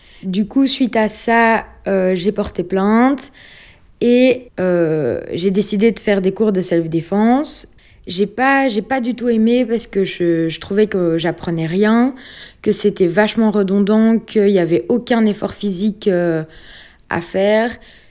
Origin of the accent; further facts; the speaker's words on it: Braine-l'Alleud, Wallonia, Belgium; Je viens de Braine-l'Alleud et je suis étudiante en communication, marketing et corporate